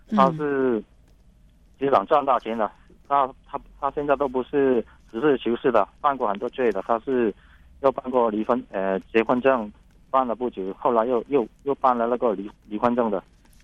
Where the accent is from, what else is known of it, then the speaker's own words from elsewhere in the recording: Foshan, Guangdong, China; also born or lived in Yunfu; 我们老家就是在云浮，我们在佛山这边生活30多年，都是租房子。